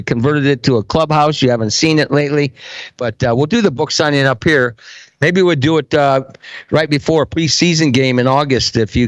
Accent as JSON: {"language": "English", "region": "Iowa", "country": "United States", "said": "I'm from Iowa. We do things slowly."}